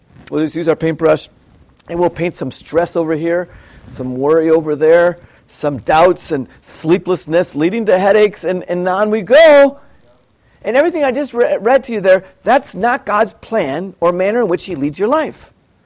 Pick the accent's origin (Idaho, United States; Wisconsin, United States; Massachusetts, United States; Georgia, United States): Wisconsin, United States; Milwaukee; When I was a kid, I grew up in Milwaukee, Wisconsin.